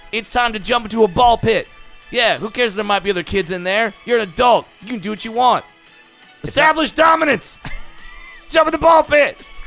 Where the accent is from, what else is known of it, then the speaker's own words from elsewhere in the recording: California, United States; I'm from Orange County. We put avocado on everything.